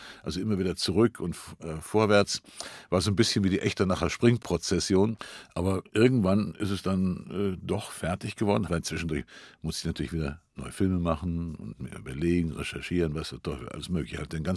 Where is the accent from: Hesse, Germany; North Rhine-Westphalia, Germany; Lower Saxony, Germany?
North Rhine-Westphalia, Germany; Cologne; born there; Köln ist meine Heimatstadt. Hier bin ich geboren, zwar erst mit 13 Jahren wieder hierher gekommen, einfach kriegsbedingt.